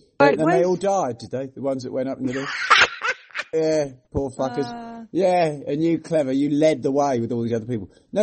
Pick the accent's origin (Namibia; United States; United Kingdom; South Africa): United Kingdom; England; My great-granddad was from Italy, but I grew up in England.